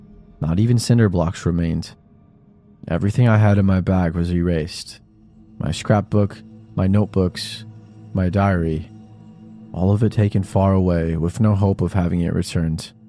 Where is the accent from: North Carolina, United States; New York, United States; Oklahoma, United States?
Oklahoma, United States; It is a part of my life in Tornado Alley, but I was born and raised in Oklahoma, and it's where I will